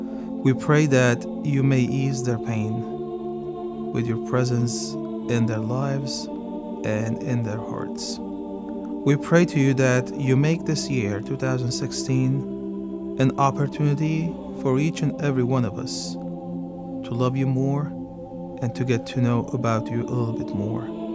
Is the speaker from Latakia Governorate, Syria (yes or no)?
yes; Kesab, Latakia Governorate, Syria; I love celebrating the Armenian Christmas. And when I was a kid, growing up in Kesab, which was predominantly an Armenian community, that day it felt so different.